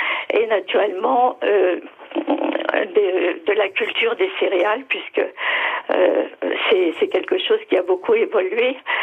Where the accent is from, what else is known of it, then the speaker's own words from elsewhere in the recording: Paris, Île-de-France, France; moi, je suis parisienne.